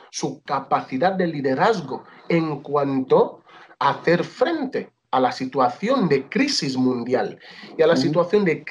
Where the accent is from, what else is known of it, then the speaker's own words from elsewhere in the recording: Equatorial Guinea; o ser decretados en Guinea Ecuatorial, en mi país.